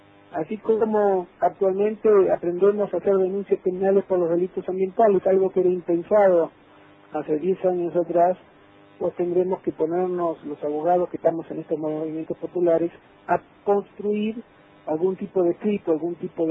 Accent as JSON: {"language": "Spanish", "town": "Puerto Deseado", "region": "Santa Cruz", "country": "Argentina", "tie": "born there", "also_born_or_lived": "Ingeniero Jacobacci / El Bolsón / Bariloche", "said": "soy nacido en Puerto Deseado, en la provincia de Santa Cruz, y esto de haber recorrido toda la provincia, he vivido en pueblos como Ingeniero Jacobacci, he estado en Maitén, viviendo en Bolsón, en Bariloche"}